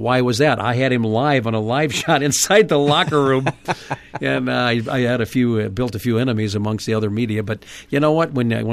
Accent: St. Louis, Missouri, United States; I was pretty lucky. I grew up in St. Louis, and I just found out the other day that my old pitching record still stands at Bayless High School.

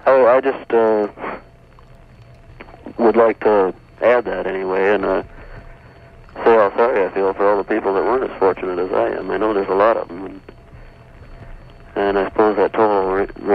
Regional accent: Mound, Minnesota, United States; I'm from Mound. I live on Island Park, though.

